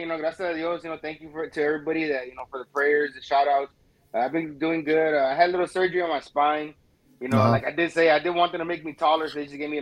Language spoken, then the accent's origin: English; Harlingen, Texas, United States; I mean, for me, man, I'm from Harlingen, Texas, bro. You know, from Harlingen. You know, all my life, and growing up there